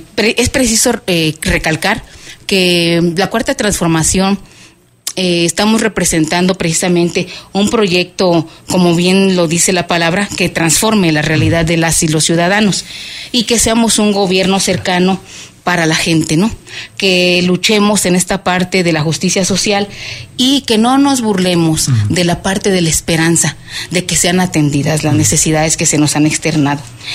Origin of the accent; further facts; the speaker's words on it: Querétaro, Mexico; es queretana, de las pocas que quedamos, pero soy queretana, soy de una familia de clase popular, mi padre y mi madre han sido beneficiados de aquellas luchas sociales como lo fue la reforma agraria, ellos son ejidatarios